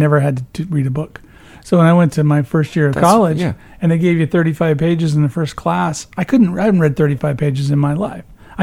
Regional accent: Peoria, Illinois, United States; born there; I was born in Peoria, Illinois.

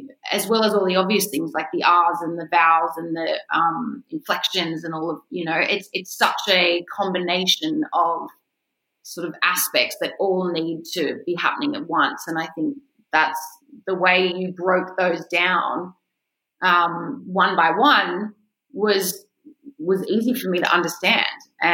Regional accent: Australia; him being a Brit and me being an Australian, and I remember William was really jealous of my American accent

